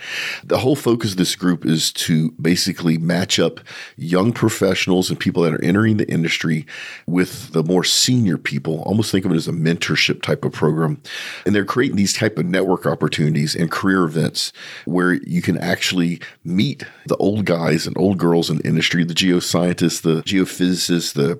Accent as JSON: {"language": "English", "country": "United States", "said": "As an American, there are times I wish I could put some of our politicians in jail"}